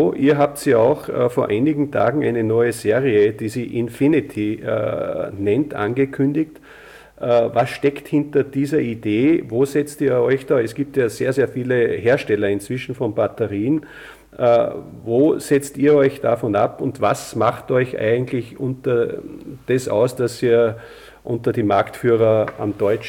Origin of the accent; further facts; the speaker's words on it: Austria; wie das sehr oft bei uns in Österreich zumindest der Fall ist